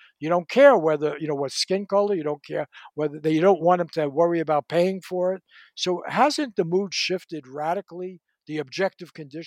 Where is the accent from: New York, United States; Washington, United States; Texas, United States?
New York, United States; Bronx; I grew up in New York in the Bronx